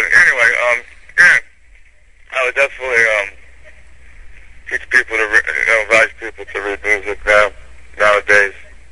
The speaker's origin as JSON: {"language": "English", "town": "New York City", "region": "New York", "country": "United States", "said": "I bought a house up there, and it's like, you know, I'm from New York City, so it's like, that's the wilderness to make it, the contrast."}